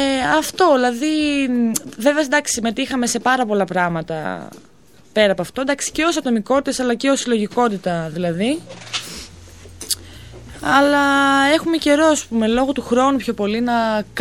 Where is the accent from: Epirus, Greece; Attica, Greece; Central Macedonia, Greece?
Central Macedonia, Greece; Kalamaria; είμαστε από πολλές περιοχές της Θεσσαλονίκης, δηλαδή εγώ είμαι από Καλαμαριά.